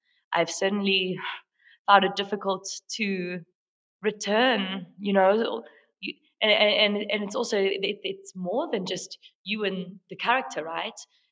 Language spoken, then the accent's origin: English; Bushbuckridge, Mpumalanga, South Africa; also born or lived in Limpopo / Johannesburg; My early years were spent living in Bushbuck Ridge in Mpumalanga. I was born in Limpopo. Moved around a little bit, and then we moved to Johannesburg for me to properly start schooling.